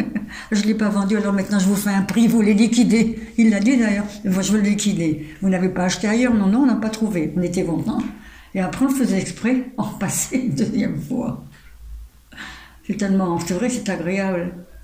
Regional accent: Lille, Hauts-de-France, France; Moi je suis née à Lille, hein. Je suis une pure lilloise, hein. Dans le centre de Lille.

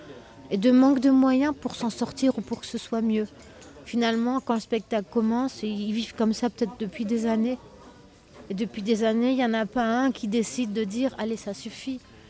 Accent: Hauts-de-France, France; Et aussi parce qu'il s'agit de gens du Nord et que moi, je suis du Nord

